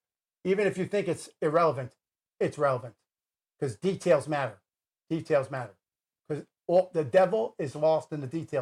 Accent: United States; me talking to you is therapeutic for me as an American, watching all the nonsense that's going on.

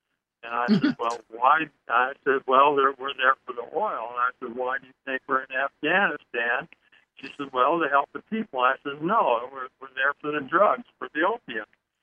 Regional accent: Idaho, United States; now in Arizona, United States; I'm from Idaho, and moved down on Convergence down in Arizona here.

